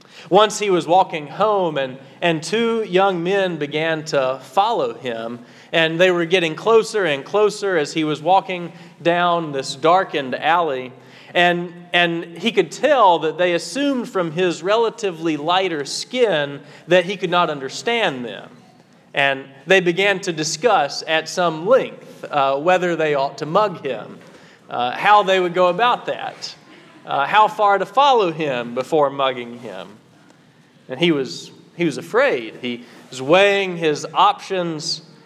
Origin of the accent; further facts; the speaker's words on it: Southern Appalachia, United States; accent: southern Appalachian; moved away; Now, years away from home have worn down my own accent from southern Appalachia, but this guy would stand there and talk to me as if he's